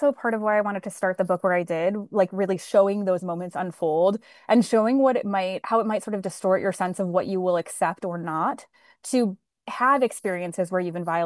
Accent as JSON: {"language": "English", "region": "Michigan", "country": "United States", "tie": "born or raised there", "said": "I'm from Northern Michigan, where the Nick Adams stories are set on Walloon Lake, is really close to where I grew up."}